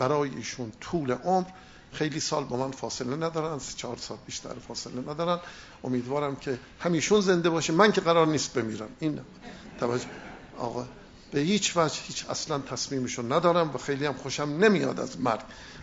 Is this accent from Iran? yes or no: yes; Qom, Iran; born there; از شهری هستند که من در اونجا متولد شدم و اون شهرستان قم است.